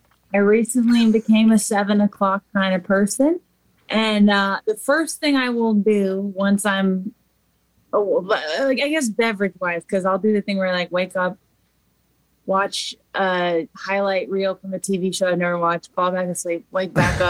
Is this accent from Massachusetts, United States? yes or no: yes; Massachusetts, United States; I'm from Massachusetts. It's very important to me to have Dunkin' Donuts every single day.